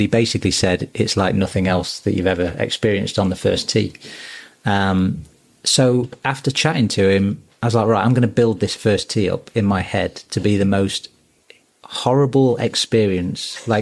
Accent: East Midlands, United Kingdom; You know, he's from my hometown. When I was an amateur, I caddied for him when I was 12, and he was the captain of the Notts Boys.

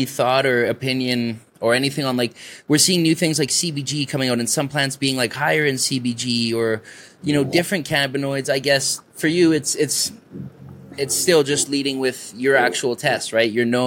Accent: Canada; now in Colombia; I'm from Canada originally. I'm living in Colombia.

